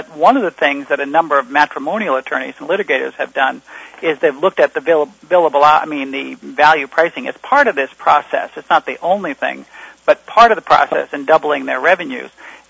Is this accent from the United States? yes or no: yes; Florida, United States; In my home state of Florida, there's one attorney for every 260 Floridians, man, woman, and child.